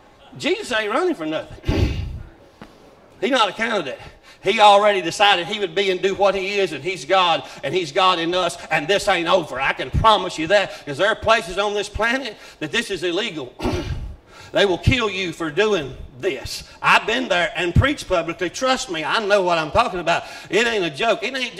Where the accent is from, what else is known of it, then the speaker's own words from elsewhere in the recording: Plattsburgh, Mississippi, United States; from Plattsburgh.